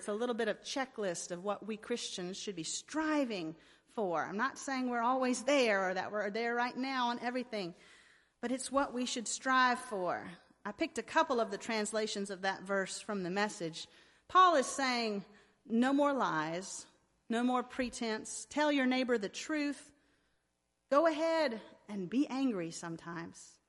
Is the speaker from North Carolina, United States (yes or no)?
yes; Roanoke Rapids, North Carolina, United States; 2 o'clock this afternoon in my hometown, they will gather at First Presbyterian Church, the church where I grew up and my dad was the pastor